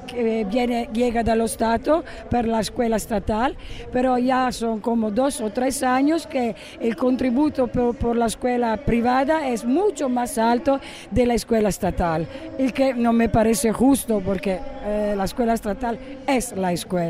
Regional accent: Italy; Spanish is a second language; pido también disculpa porque mi español no es tanto así, tan bueno. Soy italiana

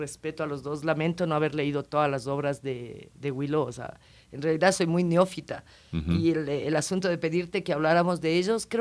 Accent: Ecuador; con lo que somos los ecuatorianos

